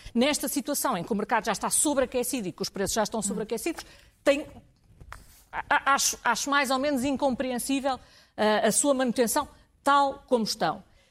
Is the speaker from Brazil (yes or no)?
no; Porto, Norte, Portugal; eu sou do Porto, eu lembro-me muito bem como era a habitação no centro do Porto